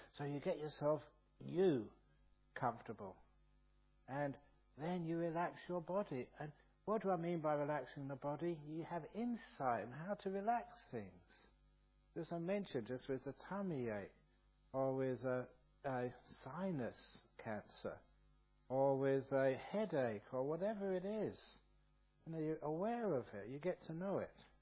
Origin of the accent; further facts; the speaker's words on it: England, United Kingdom; And he was Asian. I am English.